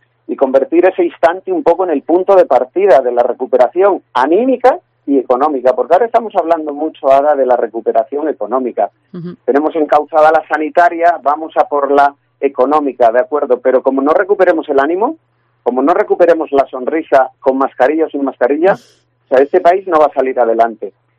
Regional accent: La Rioja, Spain; yo soy de los que, como muchos riojanos, nos encantaría empadronarnos en Ferrol

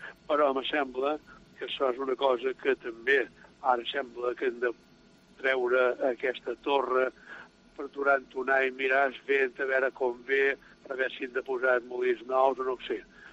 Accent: Mahón, Balearic Islands, Spain; Jo som molt menorquí, som molt maonès

